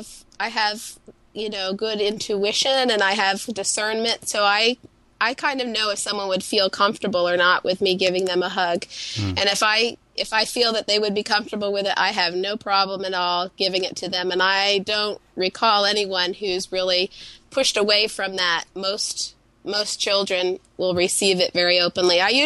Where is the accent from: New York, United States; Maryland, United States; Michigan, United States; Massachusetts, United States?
Massachusetts, United States; Brockton; born there; also born or lived in Nashua / Columbus / Cincinnati / Chillicothe; Yes, I was born in Brockton, Massachusetts, and from there my parents were transferred to the Salvation Army Church in Nashua, New Hampshire, and from there they were transferred to Columbus, Ohio